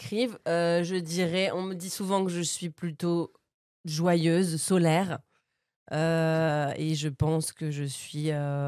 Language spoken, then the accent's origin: French; Bernay, Normandy, France; also born or lived in Île-de-France; à Bernay, donc là où j'ai grandi dans l'Eure, en Normandie. Et voilà, en fait, je suis née en région parisienne. Je suis arrivée à Bernay, donc ouais, je sais pas, 4 ans.